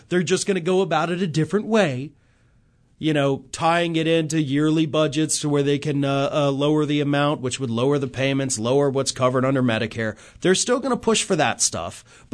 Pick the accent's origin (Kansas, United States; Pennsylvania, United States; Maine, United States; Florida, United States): Florida, United States; Rick Scott, Republican senator from my home state down here in Florida